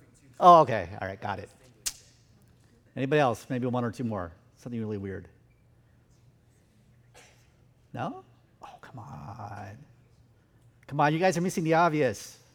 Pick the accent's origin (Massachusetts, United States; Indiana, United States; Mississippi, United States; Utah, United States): Utah, United States; Salt Lake City; I grew up in Utah. I grew up in Salt Lake City.